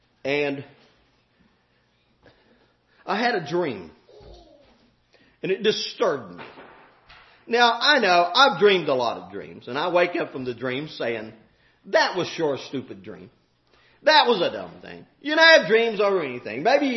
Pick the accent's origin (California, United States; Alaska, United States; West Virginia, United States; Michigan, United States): West Virginia, United States; Webster Springs; I was standing along my hometown, probably only Robin and Alan would know what I'm talking about, little town of Webster Springs.